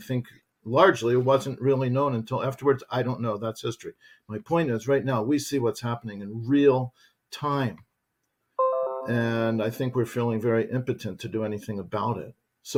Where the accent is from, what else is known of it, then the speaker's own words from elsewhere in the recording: United States; I grew up in America in a very, you know, comfortable, reasonably easy life in the late 1960s.